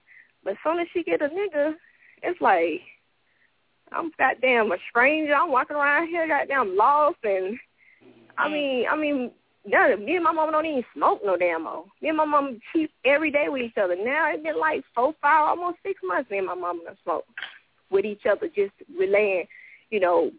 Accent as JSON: {"language": "English", "region": "the South", "country": "United States", "said": "I'm from the South, so, you know … whatever."}